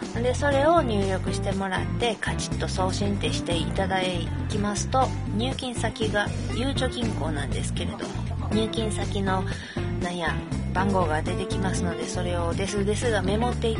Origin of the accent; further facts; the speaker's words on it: Kobe, Hyogo, Japan; accent: Kobe dialect; 私は神戸出身で